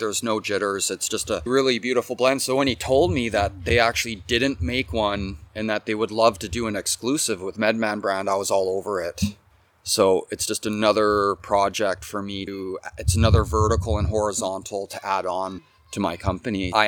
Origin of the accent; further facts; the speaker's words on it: Mexico; I grew up in Mexico when I was a kid.